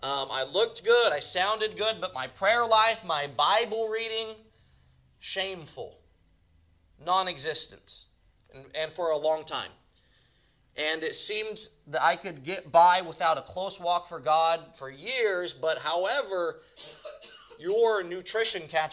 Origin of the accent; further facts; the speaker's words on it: Oklahoma City, Oklahoma, United States; born there; I was born in Oklahoma City, off the Northwest Expressway at Baptist Hospital, amen.